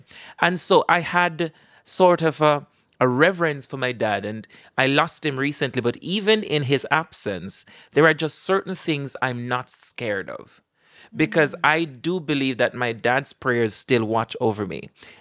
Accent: Jamaica; born there; I'm Jamaican. I was born there. And I grew up in the church.

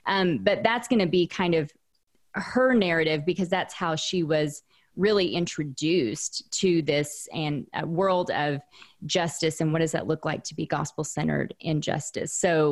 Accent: Oklahoma, United States; You know, when I grew up in Southern Oklahoma and went to Sunday school with this like Baylor Bear family, uh-huh.

